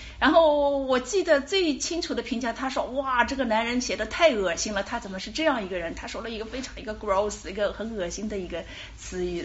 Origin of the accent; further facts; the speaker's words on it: China; 油盐就是我们中国人说鼻涕虫那种东西